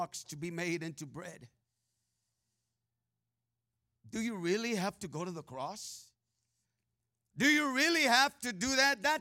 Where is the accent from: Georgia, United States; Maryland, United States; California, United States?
California, United States; Merced; there in my hometown of Merced, California. That's my hometown.